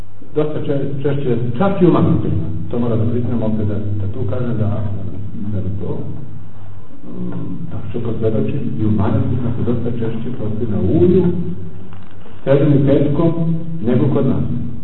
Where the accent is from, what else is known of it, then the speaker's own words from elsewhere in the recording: Montenegro; now in Russia; sam došao iz Crne Gore